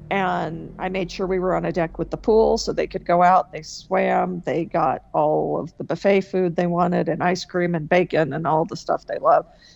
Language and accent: English; California, United States; Well, growing up in California, it was a really big deal if my family could afford to go to Disneyland